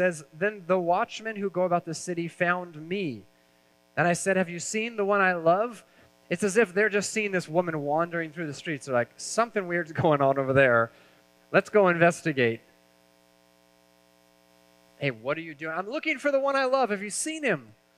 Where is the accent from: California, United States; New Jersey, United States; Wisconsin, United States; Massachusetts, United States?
California, United States; Fortuna; I was living in my hometown in Fortuna.